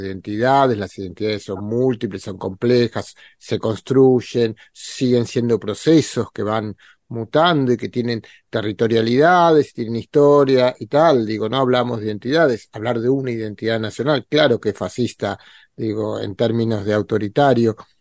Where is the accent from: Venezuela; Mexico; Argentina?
Argentina; los argentinos somos corruptos